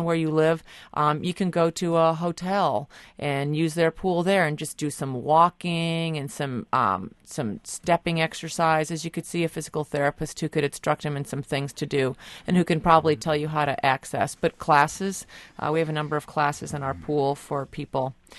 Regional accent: Iowa, United States; Well, I'm from Iowa, but I can't say that I know anything about alfalfa pills.

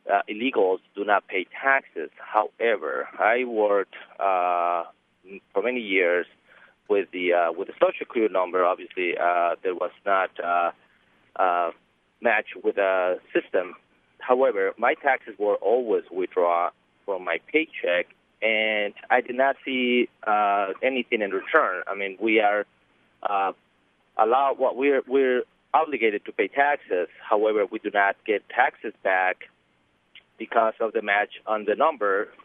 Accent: Mexico; now in United States; I'm an immigrant from Mexico. I'm a U.S. citizen right now.

